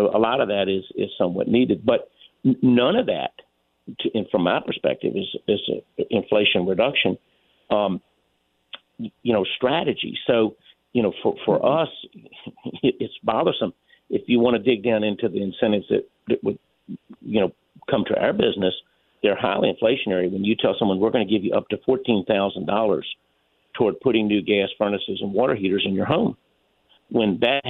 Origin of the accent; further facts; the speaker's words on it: United States; it really bothers me as an American